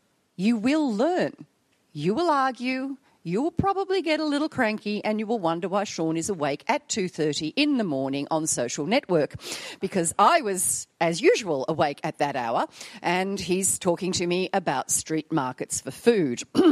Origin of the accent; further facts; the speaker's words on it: Australia; I will speak in English because I'm an Australian and that is my second language, English. no one can actually understand Australian